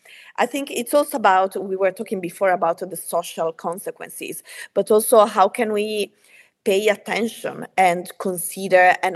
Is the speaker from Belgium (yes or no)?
no; Italy; English is a second language; I'm from Italy, so I see like sort of also I have this cultural distance. I'm based here since 2021